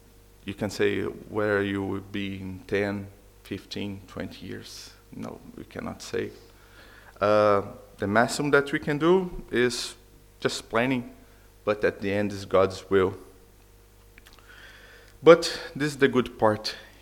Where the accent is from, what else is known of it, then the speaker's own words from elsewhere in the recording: Niterói, Rio de Janeiro, Brazil; English is a second language; I'm from Brazil, Rio. But indeed, I'm from Niterói, is the other side of the bridge